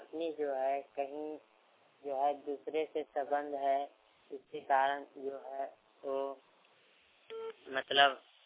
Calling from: Hazaribagh, Jharkhand, India; ग्राम सरकारी पोस्ट कुशागना प्रखंड किशनगढ़ जिला हजारीबाग से बोल रहा हूँ।

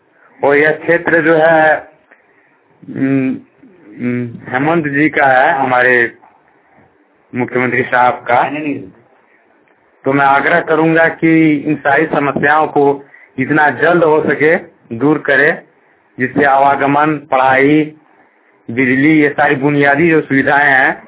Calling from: Chhela Pathar, Jharkhand, India; दुमका जावा प्रखंड से बोल रहा हूँ, छेला पाथर से।

